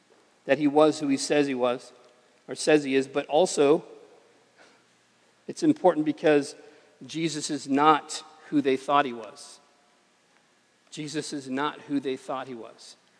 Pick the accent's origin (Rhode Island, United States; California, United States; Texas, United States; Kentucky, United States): California, United States; me as a kid growing up in the Imperial Valley, I saw a lot of palm trees